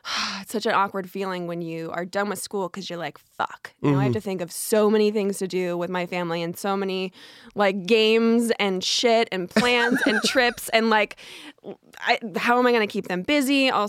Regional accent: Arizona, United States; I'm from Arizona, but...

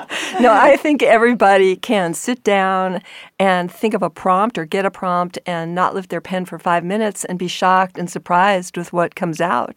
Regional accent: New York, United States; But Easter Sunday had some impact because I grew up in New York.

